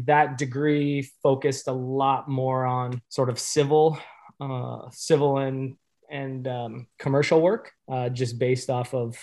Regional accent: California, United States; Growing up, I grew up in California. I have always had family in southeastern Wisconsin.

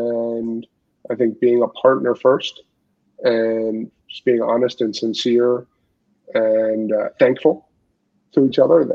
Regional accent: Philadelphia, Pennsylvania, United States; So I grew up in the Philadelphia area of Pennsylvania, and my family was dispersed across Pennsylvania and New Jersey.

